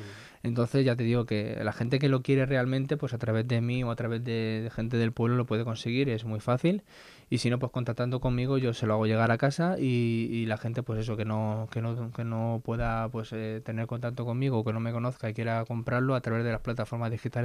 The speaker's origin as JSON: {"language": "Spanish", "town": "Aspe", "region": "Valencian Community", "country": "Spain", "tie": "born or raised there", "said": "llegué ayer por la mañana aquí a Alicante, ya a Aspe, mi pueblo"}